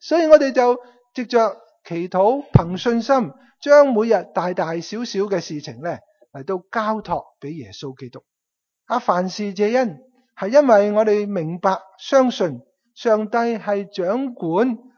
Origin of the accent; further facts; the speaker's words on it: Canada; 我仍然继续会住喺 Surrey。我唔会搬落去西雅图噶。因为呢我是加拿大人来的。